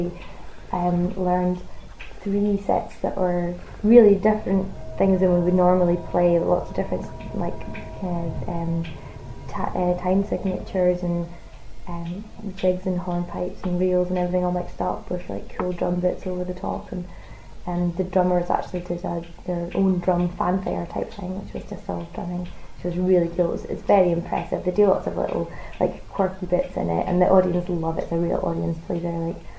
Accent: Scotland, United Kingdom; oh my god, I'm so Scottish. I feel really Scottish right now.

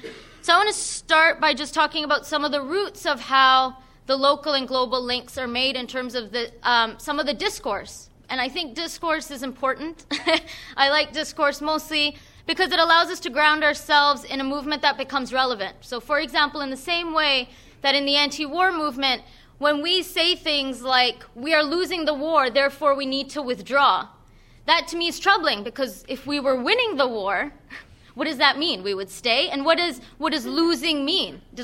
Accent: Vancouver, British Columbia, Canada; I'm from Vancouver. No, where are you really from? East Van.

